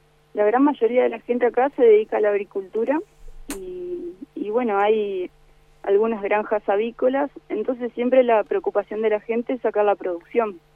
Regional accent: Crespo, Entre Ríos, Argentina; now in Aldea de Eigenfeld, Argentina; mis abuelos eran de Entre Ríos y emigraron a Buenos Aires. Y desde ahí mi familia volvió a Crespo y de Crespo yo llegué acá a Aldea de Eigenfeld. Cuando me casé.

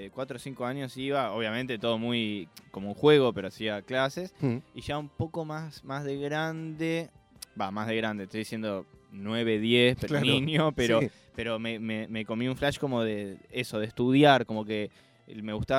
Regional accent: Buenos Aires, Argentina; yo nací y viví en Boedo hasta los 17

